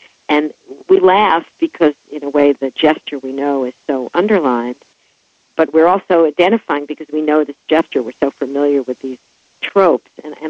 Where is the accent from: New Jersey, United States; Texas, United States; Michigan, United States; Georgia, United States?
New Jersey, United States; And I'm actually from North Jersey, and this footage is all from North Jersey, so it had a particular resonance for me.